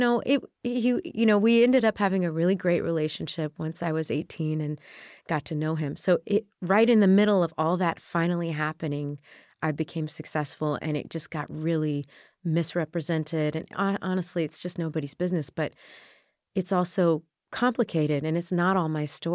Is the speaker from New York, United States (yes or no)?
no; Texas, United States; and I grew up in Texas, and I had a really nice childhood with my mom, and it was great, and her family's from Oklahoma